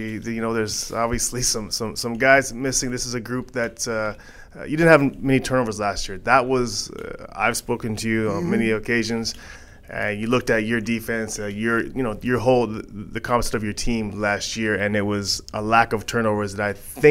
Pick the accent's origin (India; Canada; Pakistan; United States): Canada; Montreal, Quebec; You're a Canadian. I grew up in Montreal, played in this league.